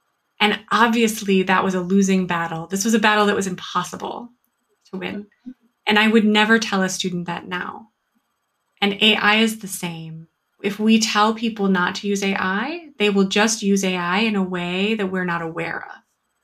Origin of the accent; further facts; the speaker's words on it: United States; So we have myself, I'm American, we have Germans, we have Malaysians.